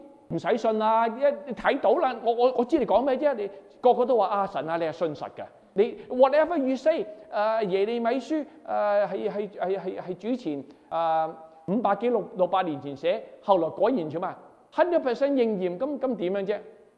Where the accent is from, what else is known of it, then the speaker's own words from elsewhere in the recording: China; 我係中國人啊